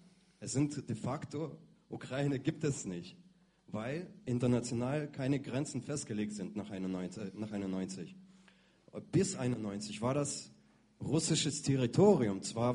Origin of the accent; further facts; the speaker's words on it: Belarus; Mein Vater ist ukrainischer Jude, meine Mutter ist halb Russin, halb Ukrainerin aus Tadschikistan, ich selbst bin aus Weißrussland.